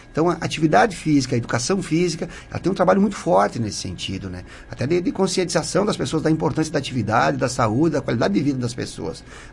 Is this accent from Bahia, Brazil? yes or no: no; Ronda Alta, Rio Grande do Sul, Brazil; Na verdade, eu não sou daqui de Sarandi, eu sou de Ronda Alta, mas é um município muito próximo.